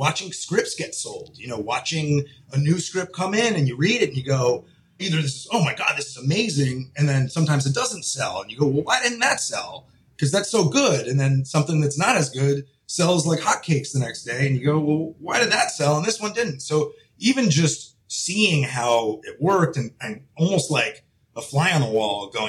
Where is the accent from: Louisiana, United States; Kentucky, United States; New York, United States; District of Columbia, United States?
New York, United States; now in Los Angeles, United States; I'm from New York.